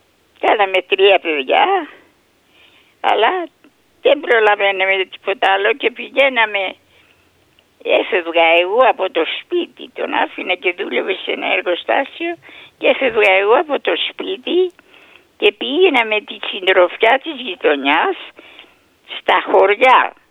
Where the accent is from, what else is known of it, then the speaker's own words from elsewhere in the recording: Ikaria, North Aegean, Greece; also born or lived in Athens; now in Ikaria, Greece; Δεν είχα πια τέτοια να μένω στην Αθήνα. Και είχα δουλειές και τις παράτησα και πήγα στην Ικαρία